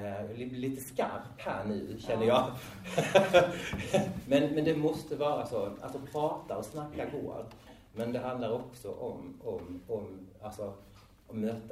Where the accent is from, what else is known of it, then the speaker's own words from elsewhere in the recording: Blekinge, Sweden; now in Skåne, Sweden; är 47 år, jag tänker mig som en cisman, jag är homosexuell, jag kommer från Blekinge men bor i Skåne